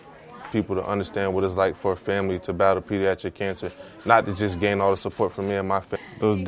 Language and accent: English; Delaware, United States; I'm from Delaware.